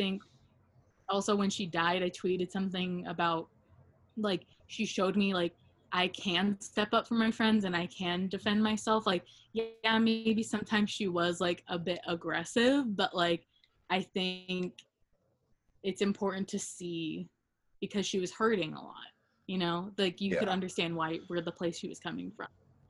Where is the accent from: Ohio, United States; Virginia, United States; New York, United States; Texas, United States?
Virginia, United States; I think it helped me because I grew up in Virginia at first, like, and like, a lot of my family has like conservative viewpoints